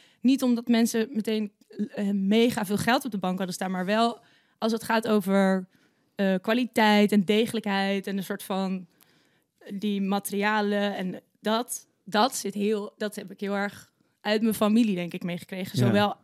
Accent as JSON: {"language": "Dutch", "town": "Nijverdal", "region": "Overijssel", "country": "Netherlands", "tie": "born or raised there", "said": "In Nijverdal dus. En daar wonen mijn ouders nog steeds, in datzelfde huis waar ik ben geboren. Dus die wonen daar dus echt al 40 jaar of zo. Vind ik altijd een saillant detail. Dus in een Twents dorp"}